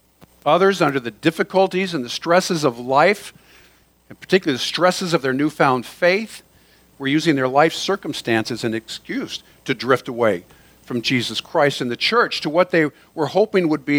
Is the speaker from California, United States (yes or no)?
yes; Sacramento, California, United States; Now, I grew up in South Sacramento, and I spent a lot of time on the Sacramento River as a kid.